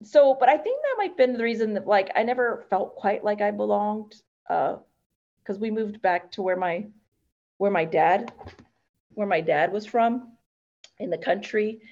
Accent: Puerto Rico; now in United States; people thought I was African-American when I came from Puerto Rico, because I was a lot darker.

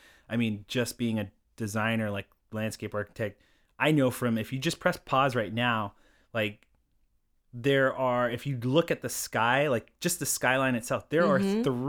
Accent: Arizona, United States; We want people who love Arizona. And that's why we started this is that I'm from here. I grew up on the Indian reservation up north.

